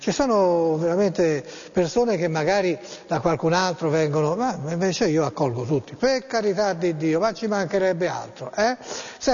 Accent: Florence, Tuscany, Italy; sono fiorentino, sono nato a Firenze, abito a Firenze.

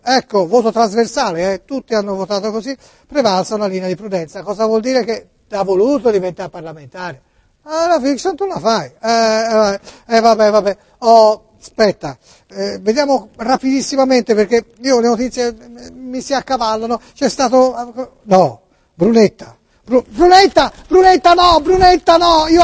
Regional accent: Florence, Tuscany, Italy; io sono fiorentino

